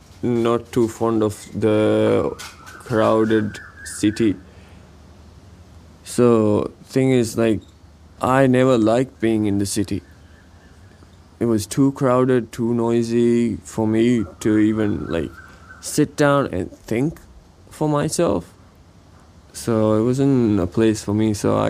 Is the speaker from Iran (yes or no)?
no; Mali; It was completely different growing up in Mali back then. I had a lot of trees in my place as well.